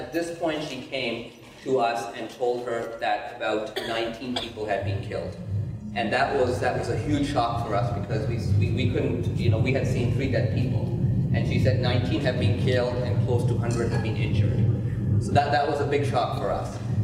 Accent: Pakistan; born there; also born or lived in Qatar; They saw that I worked in Qatar. I was born in Pakistan, so that was kind of confusing for them.

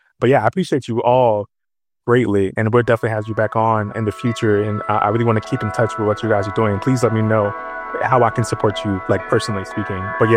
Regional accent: Florida, United States; also born or lived in North Carolina / Illinois; I'm from South Florida, but I've been living in South North Carolina for 15, 16 years until last year. I moved to Illinois, but I'm back to my family's still in North Carolina. So I'm in North Carolina pretty often from the South.

